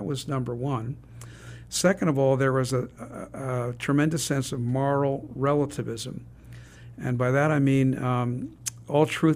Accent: Philadelphia, Pennsylvania, United States; So I grew up in Philadelphia. I was born in 1944, and I had a very happy and loving family.

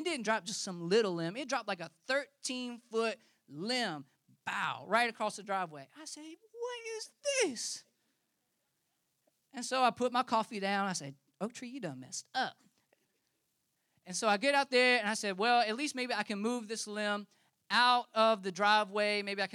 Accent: the Carolinas, United States; now in Florida; we moved here about 2.5 years ago. And I'm from the Carolinas, and so I've gone through a lot of hurricanes in the Carolinas.

